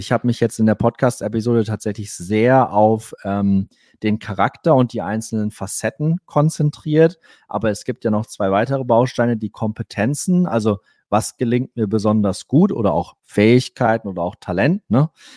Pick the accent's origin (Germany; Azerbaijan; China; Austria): Germany; Cloppenburg, Lower Saxony; Ich bin, wie gesagt, in Kloppenburg groß geworden. Ich habe bis zu meinem 23. Lebensjahr bei meinen Eltern gelebt.